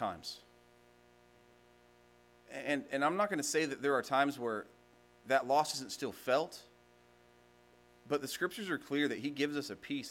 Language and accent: English; Kansas, United States; growing up in Kansas, like when I'd go to a museum there, it'd be like, well, this thing is from 1900.